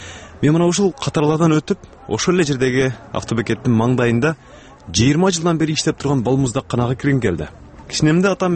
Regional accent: Isfana, Batken Region, Kyrgyzstan; Менин өзүмдүн балалыгымдагы Исфанада өткөн. Жакында кичи мекениме кайрадан барып

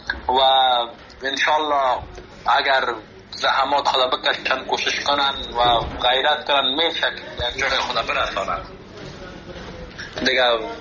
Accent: Afghanistan; خودم از افغانستان آمدم

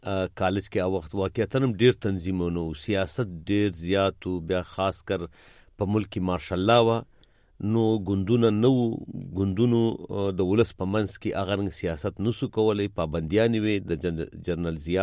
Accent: Quetta, Balochistan, Pakistan; زه په کوټه کې زیږیدلی یم او سکول می دلته په کوټه ښار کې، پرایمری بیا میډل بیا د کوټه ښار په منځ کې سنډی من های سکول دی

